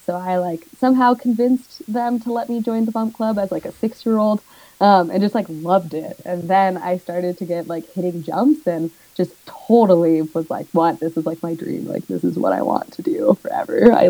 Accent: Telluride, Colorado, United States; born there; also born or lived in East Coast; I was born in Telluride and that mountain is just full of moguls.

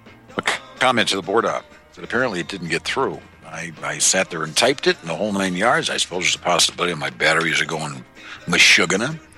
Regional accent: Wisconsin, United States; because I'm also from Wisconsin

